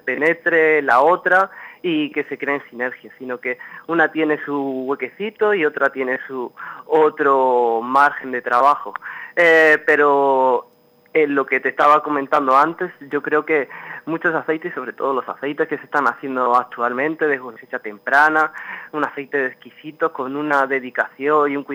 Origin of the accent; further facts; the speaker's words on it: Úbeda, Andalusia, Spain; como bien ha dicho en la presentación, yo procedo de Úbeda.